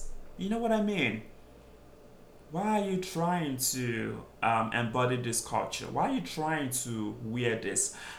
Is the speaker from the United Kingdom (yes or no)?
no; Nigeria; as a Nigerian, if I see a white person, a Caucasian, wear my native attire correctly, I appreciate it a lot.